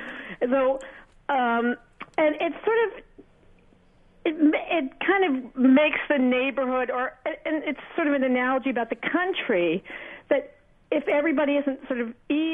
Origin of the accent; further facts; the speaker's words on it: Greenwich, Connecticut, United States; Hi. I feel like since I'm from Greenwich, I'm going to be a different example.